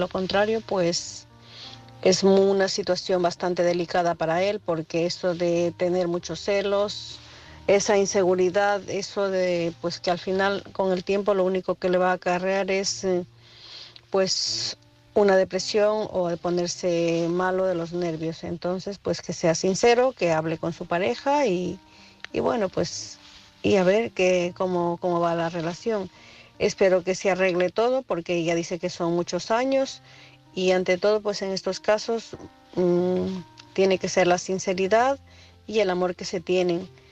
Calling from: Santiago de Compostela, Galicia, Spain; de Santiago de Compostela.

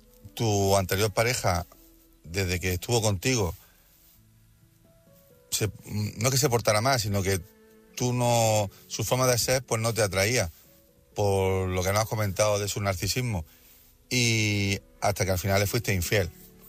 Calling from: Jaén, Andalusia, Spain

